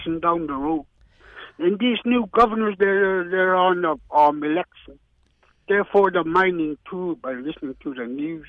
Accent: Alaska, United States; I love the world. I love Alaska. This is my hometown.

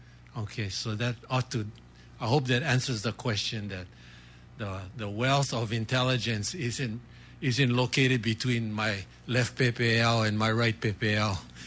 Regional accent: Hawaii, United States; I'm happy to be here as a Hawaiian, and I hope that we can have a good discussion on the issues.

